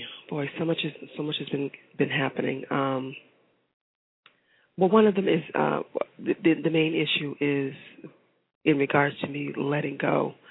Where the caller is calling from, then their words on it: Boston, Massachusetts, United States; I'm calling from Boston.